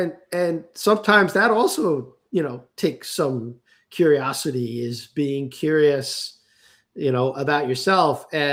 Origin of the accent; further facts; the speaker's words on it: New York City, New York, United States; also born or lived in Long Island, New York; growing up in New York City public school system and later Long Island public schools